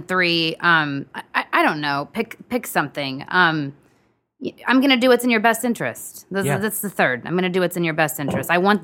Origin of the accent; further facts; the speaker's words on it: Indianapolis, Indiana, United States; But, you know, I'm from the Midwest. I grew up in Indianapolis. I'm corn fed.